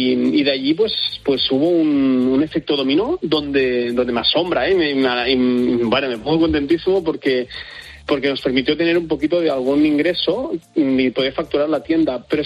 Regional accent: Canet de Mar, Catalonia, Spain; also born or lived in Besalú; tanto de Besalú como de mi pueblo natal, de Canet de Mar

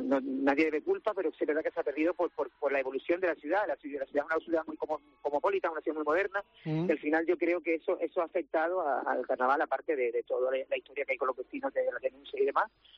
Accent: Las Palmas de Gran Canaria, Canary Islands, Spain; yo recuerdo que soy del barrio de Isleta

